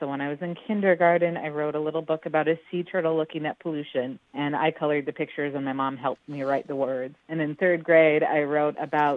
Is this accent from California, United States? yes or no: yes; San Diego, California, United States; born there; also born or lived in Chicago; now in Alaska, United States; It was not in my top 10 places to visit. I was born in San Diego. I really do love my warm weather, but we came up to Alaska for a job